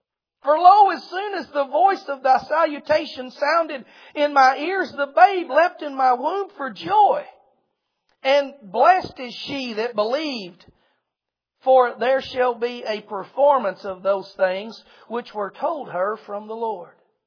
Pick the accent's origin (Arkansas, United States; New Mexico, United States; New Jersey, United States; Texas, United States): Arkansas, United States; Greenwood; And those that are far off, I'm a long ways off from Israel. I'm from Greenwood, Arkansas.